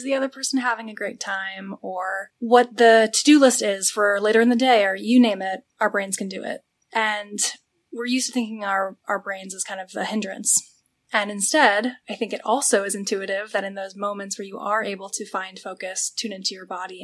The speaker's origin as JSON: {"language": "English", "region": "New York", "country": "United States", "said": "So I'm actually an East Coaster, and so is my co-founder. She's from Connecticut, and I'm from New York, and we met in the Bay Area."}